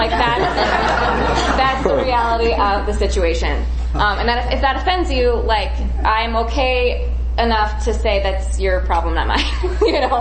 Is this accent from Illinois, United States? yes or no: yes; Chicago, Illinois, United States; also born or lived in Tucson, Arizona; I grew up in Chicago and then got sober in Tucson, Arizona.